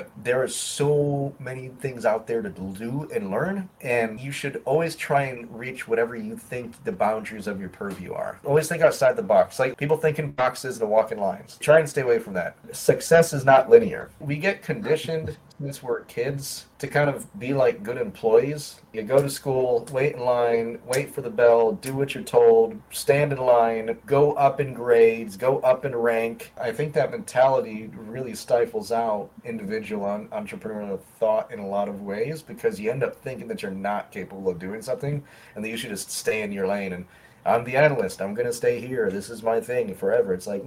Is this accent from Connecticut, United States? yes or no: yes; Connecticut, United States; Connecticut.